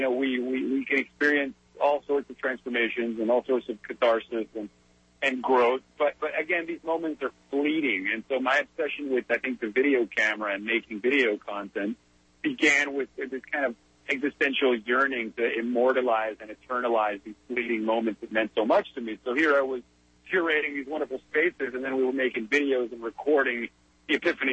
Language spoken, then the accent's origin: English; Caracas, Capital District, Venezuela; Well, I was born in Venezuela. I was born in Caracas, and I grew up there. I attended an international school growing up, so I had friends from, you know, all over the world.